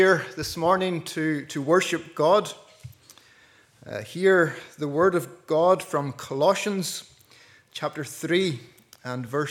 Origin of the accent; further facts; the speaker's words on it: Ahoghill, Northern Ireland, United Kingdom; now in Doagh, United Kingdom; I'm originally from Ahokel, but we now live in Duch, just outside Ballyclare.